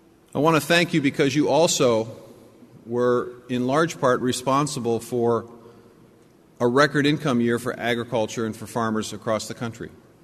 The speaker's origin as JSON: {"language": "English", "country": "United States", "said": "let me thank you for 2 additional opportunities that I have as an American because of you."}